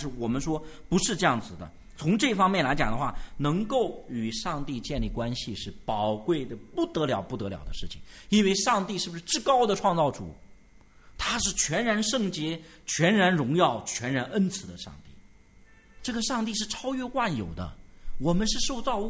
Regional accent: Inner Mongolia, China; born there; 我父亲本来原来说要带我们姐弟三个回一趟老家去广东，因为我是在内蒙古出生的，从来没回去。

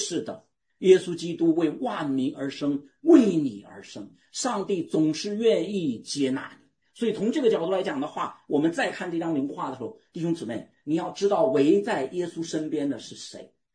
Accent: China; 弟兄姊妹，你注意，我们中国人经常听到人讲说，你是中国人，你怎么可以信耶稣？

